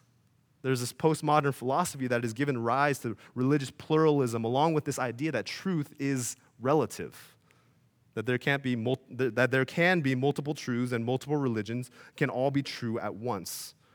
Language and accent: English; United States; it's only because I was raised in America that I was Christian.